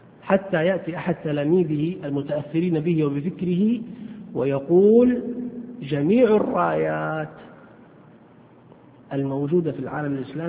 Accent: Saudi Arabia; المحاكم الشرعية فقط عندنا في المملكة العربية السعودية

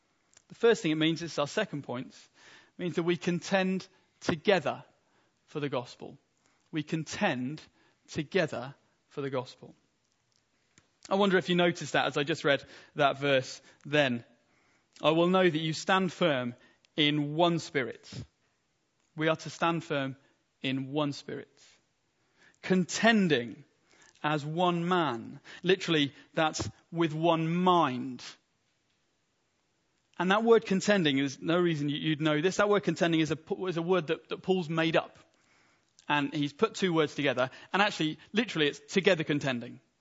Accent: United Kingdom; That's my citizenship. I am British.

